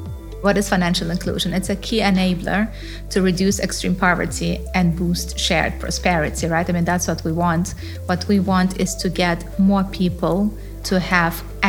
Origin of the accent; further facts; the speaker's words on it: Kazakhstan; born there; English is a second language; also born or lived in Germany / United States / United Kingdom / New Zealand; Well, I was born in Kazakhstan to a very mixed heritage family, a Russian-Ukrainian father, German-French mother, moved to Germany, went to high school in the U.S., went to university in the U.K. and New Zealand.